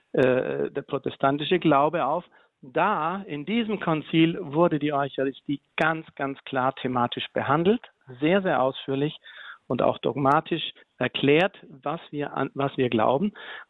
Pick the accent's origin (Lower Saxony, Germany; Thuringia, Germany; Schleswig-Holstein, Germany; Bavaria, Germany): Bavaria, Germany; Grünenbach; Ich komme aus Grünenbach, das ist gar nicht weit weg aus von Isny.